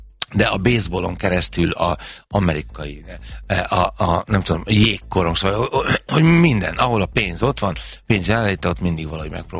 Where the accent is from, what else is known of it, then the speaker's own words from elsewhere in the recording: Zugló, Budapest, Hungary; És úgy mondom, hogy én Zuglói vagyok